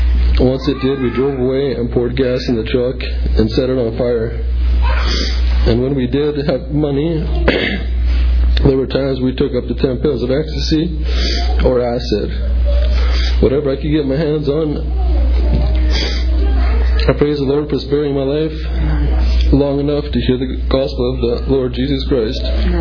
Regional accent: Taber, Alberta, Canada; born there; I was born in Taber, Alberta. I grew up in a Mennonite home.

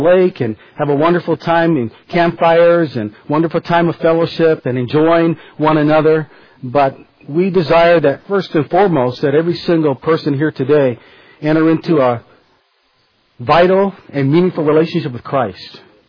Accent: Hawaii, United States; but I'm from Hawaii

